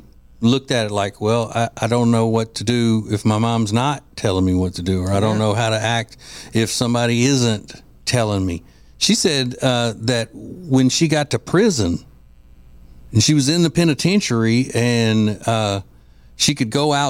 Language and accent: English; Louisiana, United States; Because I'm from Louisiana.